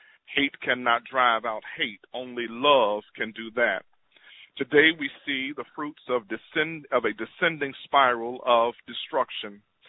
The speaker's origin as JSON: {"language": "English", "town": "Atlanta", "region": "Georgia", "country": "United States", "tie": "born or raised there", "said": "I grew up in Atlanta, Georgia, cradle of the American Civil Rights Movement, and although I am just 43 years old"}